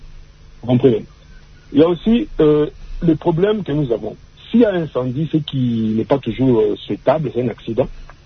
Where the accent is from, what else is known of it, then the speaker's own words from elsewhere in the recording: DR Congo; je suis congolais